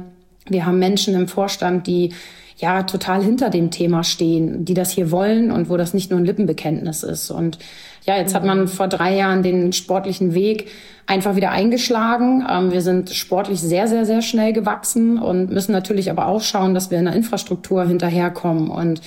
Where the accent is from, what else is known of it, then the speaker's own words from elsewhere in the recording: Hamburg, Germany; born there; ich bin hier in Hamburg geboren